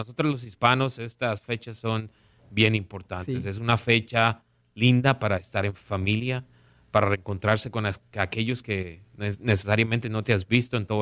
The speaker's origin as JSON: {"language": "Spanish", "region": "Caribbean coast", "country": "Colombia", "tie": "born or raised there", "said": "yo crecí jugando fútbol en Colombia, en la costa"}